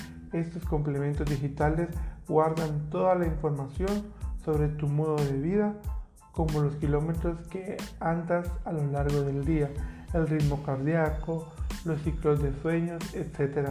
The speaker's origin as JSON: {"language": "Spanish", "country": "Guatemala", "said": "Actualmente en mi país, que es Guatemala, no he escuchado ni tengo conocimiento que existan esos cascos"}